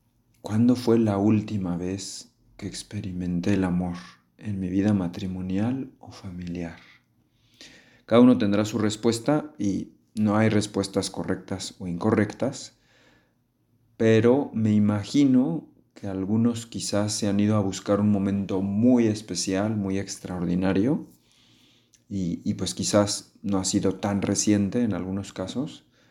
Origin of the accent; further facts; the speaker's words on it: Mexico; soy legionario de Cristo, soy mexicano. Y desde hace algunas semanas trabajo aquí en Monterrey